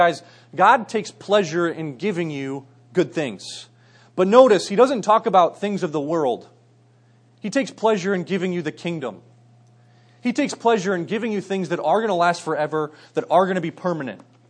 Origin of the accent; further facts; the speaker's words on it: United States; But growing up near Philadelphia and Camden, New Jersey has kind of made me paranoid as well.